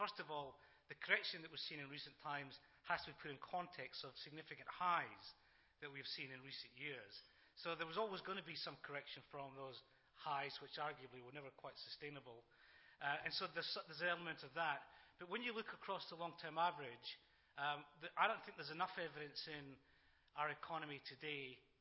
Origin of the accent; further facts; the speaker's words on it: Scotland, United Kingdom; The only thing worse than being an economist, I guess, is being a Scottish economist in an environment like this.